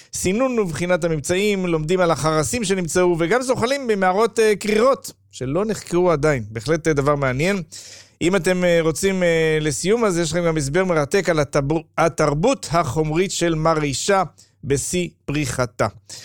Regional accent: Jerusalem, Jerusalem District, Israel; born there; נולדתי בירושלים

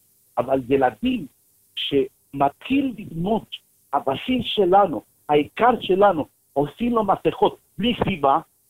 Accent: El Salvador; Hebrew is a second language; now in Israel; אני באתי מאל סלבדור, עולה חדש מאל סלבדור, מבנגב.

